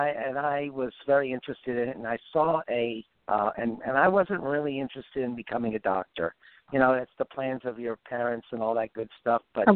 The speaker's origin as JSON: {"language": "English", "town": "Pinewald", "region": "New Jersey", "country": "United States", "tie": "born there", "also_born_or_lived": "Lakehurst", "said": "No, I was born in Pinewall, New Jersey."}